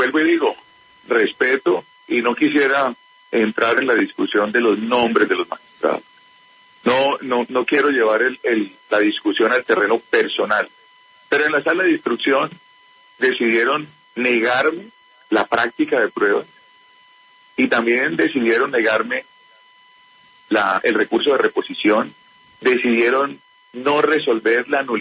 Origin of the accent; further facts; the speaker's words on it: Colombia; como colombiano